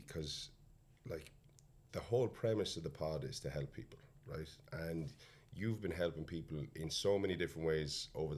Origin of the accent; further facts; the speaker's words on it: Limerick, Munster, Ireland; We grew up in Limerick, and I think we'll touch on it in a minute. Because growing up in Limerick is so different to growing up in Dublin.